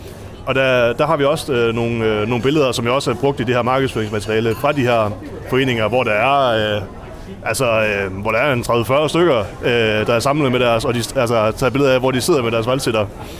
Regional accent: North Denmark Region, Denmark; hvor jeg er født og opvokset i Vendsyssel.

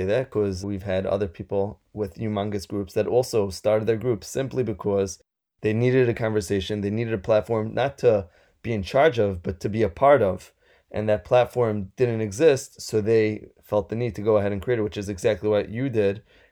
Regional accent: New York, United States; I knew you looked familiar because I'm also from New York.

